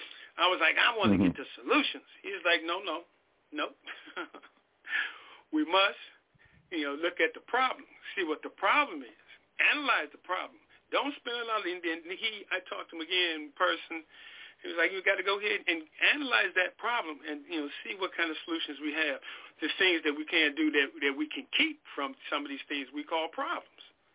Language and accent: English; Chicago, Illinois, United States; but, hey, I'm from Chicago, I learned from hustlers here